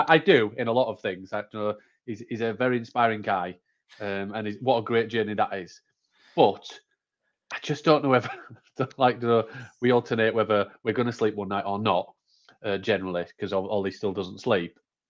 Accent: Yorkshire and the Humber, United Kingdom; I'm a Yorkshireman and I'm tight and I'm not paying for it.

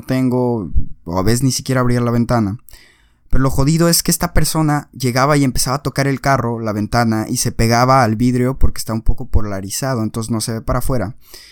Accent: Mexico; Yo voy a decir lo que pasó en México, porque soy mexicano

